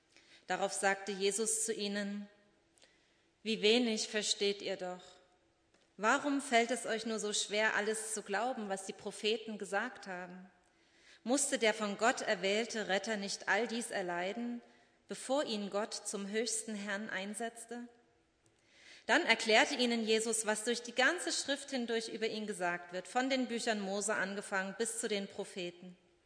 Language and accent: German; Landenhausen, Hesse, Germany; heute auch jemand aus meiner alten Heimat aus Landenhausen zuschaut.